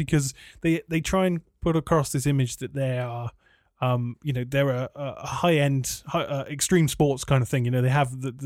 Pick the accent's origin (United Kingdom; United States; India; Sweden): United Kingdom; I don't want to come across as like British and like pro Silverstone because I know that's easy to do.